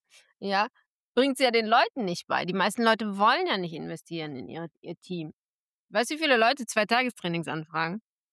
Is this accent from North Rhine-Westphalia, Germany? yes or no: yes; North Rhine-Westphalia, Germany; Ich komme aus Ostwestfalen-Lippe